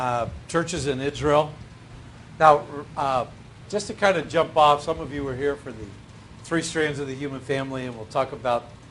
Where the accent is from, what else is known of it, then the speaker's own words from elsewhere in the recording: Scotland, United Kingdom; I'm Scottish by birth. My father was Scottish, my mom was Dutch-German.